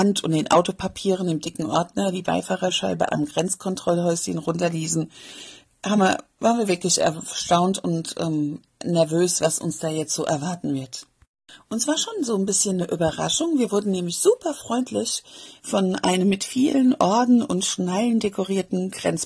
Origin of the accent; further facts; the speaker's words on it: Mainz, Rhineland-Palatinate, Germany; Ich als Mainzer Mädchen mag Fastnacht trotzdem nicht sehr gerne